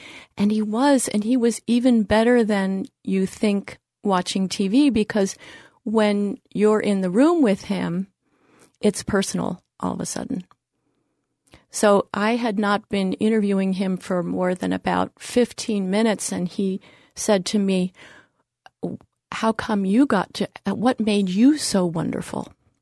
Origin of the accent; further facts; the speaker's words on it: Pittsburgh, Pennsylvania, United States; Well, I grew up in Pittsburgh, and we kind of felt that he was ours because that's where WQED is